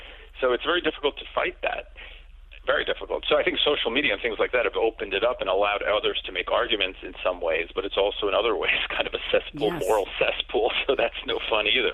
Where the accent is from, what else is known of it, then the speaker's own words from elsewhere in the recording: New York City, New York, United States; I grew up in New York City in the 70s. It was a crime-ridden place until the 90s.